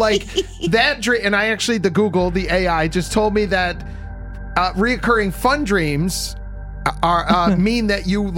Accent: Henrietta, United States; I grew up in Henrietta

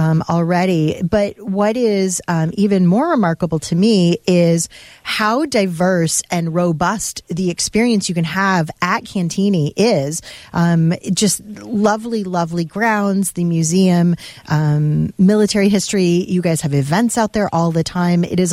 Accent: Wheaton, Illinois, United States; I grew up out in the Wheaton area.

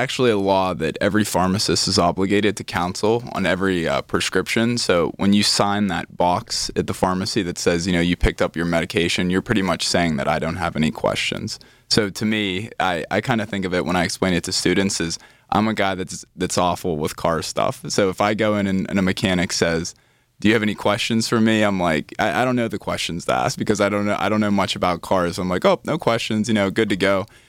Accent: Scottdale, Pennsylvania, United States; Yeah, so I'm originally from Scottsdale, PA.

